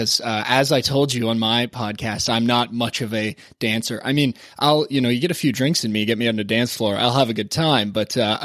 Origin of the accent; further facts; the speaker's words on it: Toronto, Ontario, Canada; went to Wilfrid Laurier University in Waterloo, which is about an hour west of Toronto, which is my hometown.